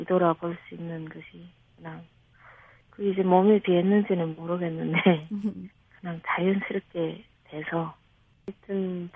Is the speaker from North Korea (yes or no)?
yes; North Korea; now in South Korea; 나는 북한 사람이라는 것을 내 스스로가 가져왔더라고요.